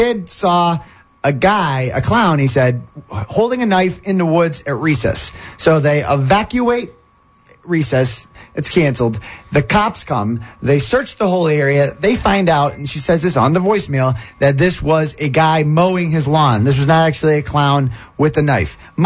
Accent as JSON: {"language": "English", "town": "Worcester", "region": "Massachusetts", "country": "United States", "tie": "born or raised there", "said": "because growing up in Worcester, this would never have happened."}